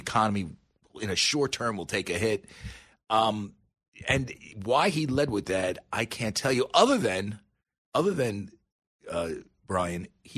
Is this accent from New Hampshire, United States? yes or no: no; New York, United States; I grew up in Westchester County. I had friends of mine who worked at the Tarrytown GM plant.